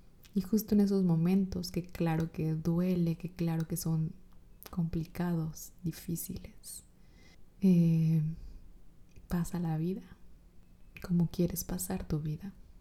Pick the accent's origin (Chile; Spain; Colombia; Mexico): Mexico; Coatzacoalcos, Veracruz; Yo soy de Coatzacoalcos, Veracruz. Soy jarocha, hermanos.